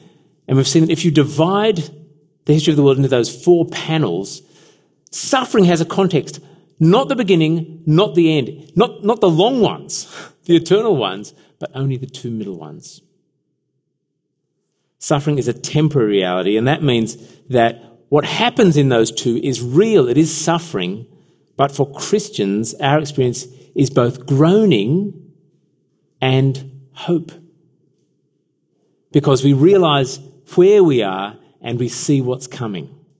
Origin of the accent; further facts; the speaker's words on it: Uganda; born there; As some of you know, I was born in Uganda, a small country in East Africa, in 1968.